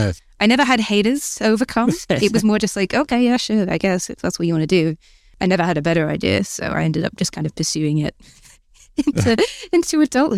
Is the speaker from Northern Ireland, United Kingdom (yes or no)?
no; Newcastle, North East England, United Kingdom; now in Bristol, United Kingdom; I grew up in Gosforth, which is like the posh, boring bit of Newcastle, hence why I don't have the accent. But it's a city that I'll probably end up dying in Newcastle one day.